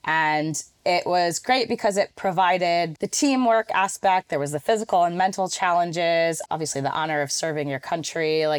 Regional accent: Connecticut, United States; I am from Connecticut, born and raised. So obviously in the United States, relatively close to New York City.

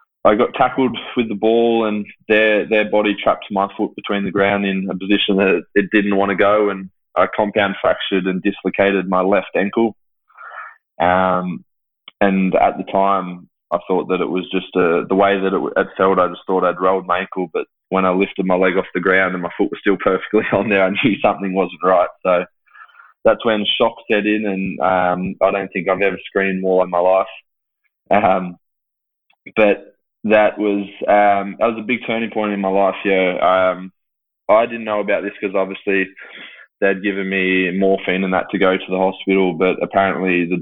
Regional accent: Tamworth, New South Wales, Australia; I moved from Tamworth, where I grew up, a small country town, down to Sydney

